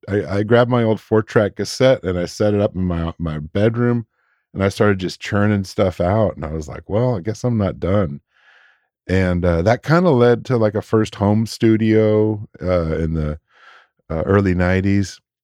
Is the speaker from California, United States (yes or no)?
yes; Oakland, California, United States; also born or lived in Berkeley / Nevada City / Chico; So I was born in Berkeley and raised in Oakland as a little kid. And then we lived out near this place called Nevada City in California